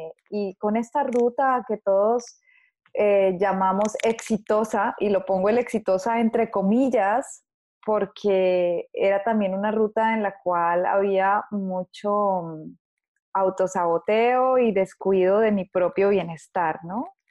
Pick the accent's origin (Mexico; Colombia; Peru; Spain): Colombia; born there; Nací en Colombia.